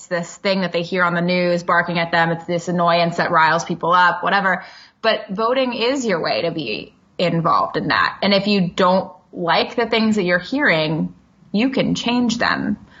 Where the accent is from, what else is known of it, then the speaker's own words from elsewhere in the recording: United States; Well, my short answer is because I'm an American.